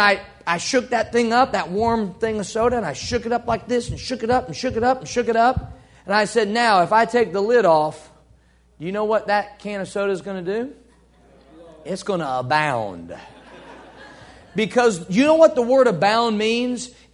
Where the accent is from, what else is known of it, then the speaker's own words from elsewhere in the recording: Missouri, United States; You ever heard the expression, stubborn as a Missouri mule? I'm from Missouri.